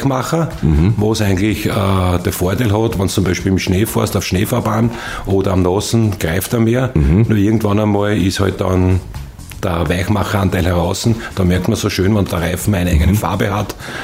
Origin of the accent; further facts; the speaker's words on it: Austria; was wir bei uns in Österreich oder in unseren Ländern nicht so haben.